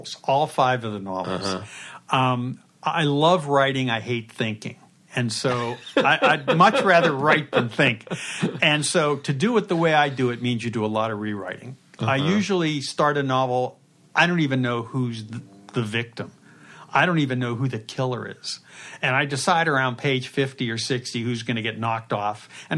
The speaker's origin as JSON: {"language": "English", "town": "Pittsburgh", "region": "Pennsylvania", "country": "United States", "tie": "born or raised there", "said": "Writing about how Pittsburgh has changed since I was a kid."}